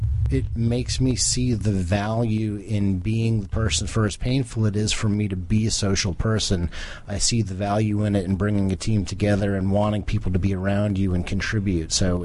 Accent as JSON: {"language": "English", "town": "Scotch Plains", "region": "New Jersey", "country": "United States", "tie": "born or raised there", "said": "Scotch Plains, New Jersey."}